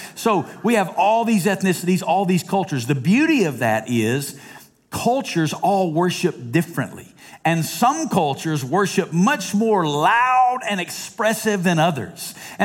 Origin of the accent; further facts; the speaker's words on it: Alabama, United States; Because I'm originally from Alabama. When you're from Alabama, it's like being from South Carolina.